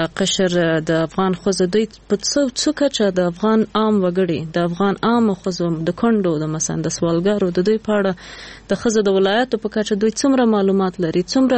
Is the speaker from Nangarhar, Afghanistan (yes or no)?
yes; Nangarhar, Afghanistan; مونږ خو د جلال آباد یو کلی نه یو، لری کلی نه یو، بله او لری ولسوالی خیوی ولسوالی نه، بیا خیوی کې مقالټک چا بیخی لری دی خار نه.